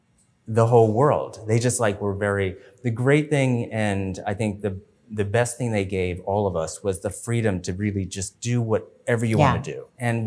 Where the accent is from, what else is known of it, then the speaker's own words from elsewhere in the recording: Allentown, Pennsylvania, United States; In Allentown, Pennsylvania.